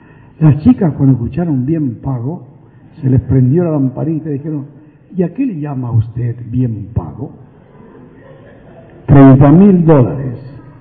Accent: Misiones, Argentina; No, señor, somos de Misiones, la mejor provincia de Argentina.

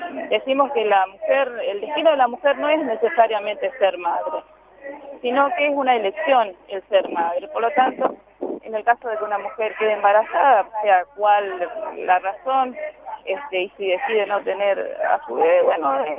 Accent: Tucumán, Argentina; Lo que nosotros venimos desde Tucumán básicamente a plantear es que se declare la emergencia contra la violencia sexual y doméstica.

